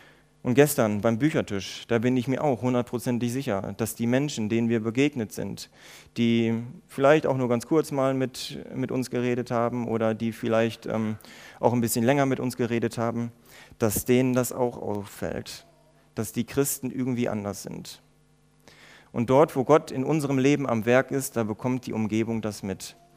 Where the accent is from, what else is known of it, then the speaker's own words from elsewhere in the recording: Germany; Wir als Deutsche, die, so sagt man ja, über uns sehr sicherheitsfanatisch sind